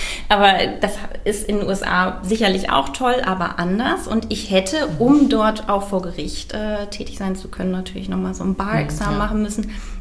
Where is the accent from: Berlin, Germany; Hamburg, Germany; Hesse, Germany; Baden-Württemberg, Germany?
Hesse, Germany; Bad Arolsen; ich komme aus Nordhessen, aus Arolsen und bin dann noch vor dem ersten Staatsexamen wieder nach Kassel